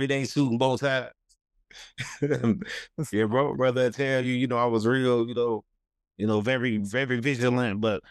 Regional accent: Chicago, Illinois, United States; also born or lived in Charlotte; I'm born and raised in Chicago. I'm from the West Side, Austin area, you know, raised on Menard and Madison, you know

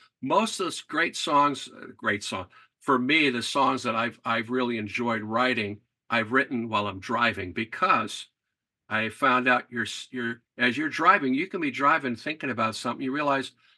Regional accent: Connecticut, United States; I'm from Connecticut. That's where I'm at.

